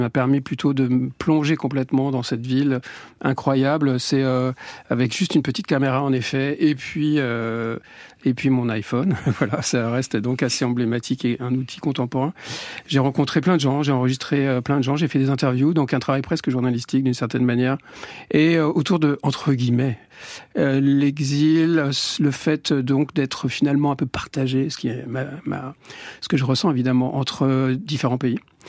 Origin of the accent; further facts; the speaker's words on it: Beirut, Beirut Governorate, Lebanon; un voyage que j'ai fait en 2017 au Liban, où je suis natif en fait de Beyrouth.